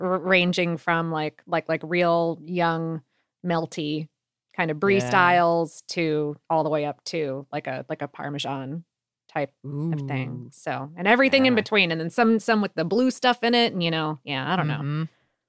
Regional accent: Florida, United States; I don't necessarily get it, but I grew up in Florida, so I'm like, why?

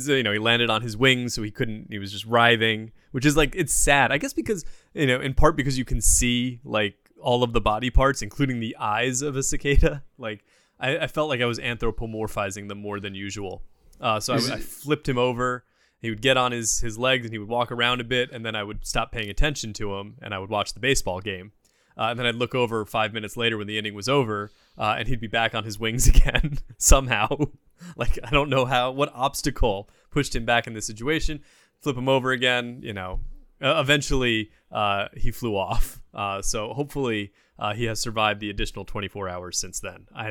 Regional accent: New Jersey, United States; Like, you know, growing up in New Jersey, we had cicadas

